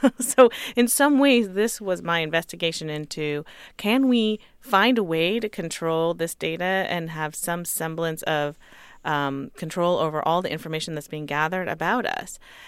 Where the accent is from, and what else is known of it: California, United States; born or raised there